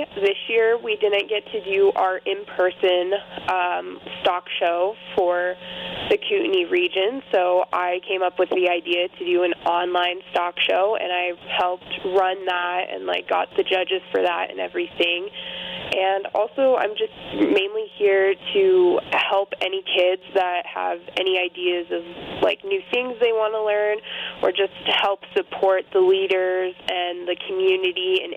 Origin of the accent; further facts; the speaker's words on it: Nebraska-Wyoming area, United States; I came from the Nebraska-Wyoming area.